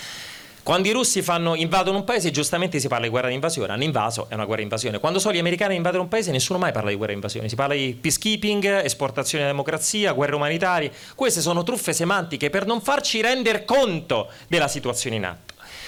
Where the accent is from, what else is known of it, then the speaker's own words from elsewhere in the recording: Rome, Lazio, Italy; Io sono di Roma e mi è capitato per questioni personali visitare recentemente un pronto soccorso